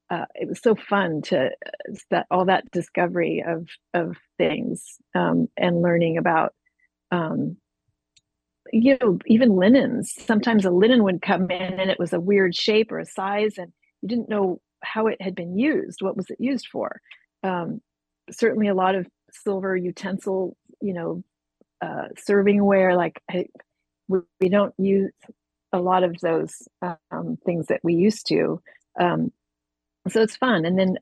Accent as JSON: {"language": "English", "town": "Santa Barbara", "region": "California", "country": "United States", "tie": "born or raised there", "said": "I grew up here in Santa Barbara"}